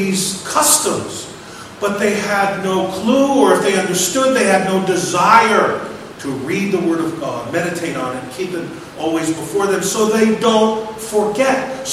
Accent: Brooklyn, New York, United States; I remember, again, growing up in Coney Island, the land of entertainment, a boardwalk stretching in front of the Atlantic Ocean there in Brooklyn, stretching for miles.

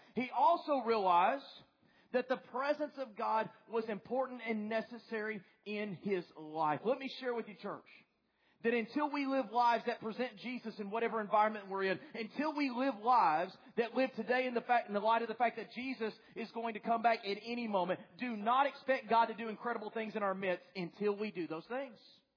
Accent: the South, United States; Now, I don't know about you, but I'm from the South.

